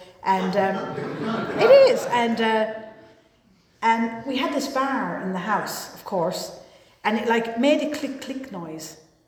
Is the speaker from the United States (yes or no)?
no; Ireland; born there; accent: Irish; the accent is Irish. I was born there. And you know, I was raised in this kind of wild, crazy house.